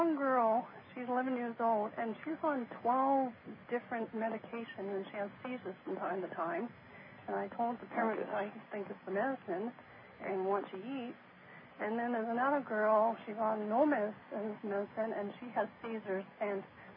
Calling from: Vancouver, British Columbia, Canada; Canada, outside of Vancouver.

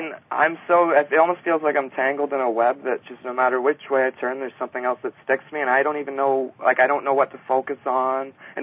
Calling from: Ontario, Canada; I'm calling from Ontario.

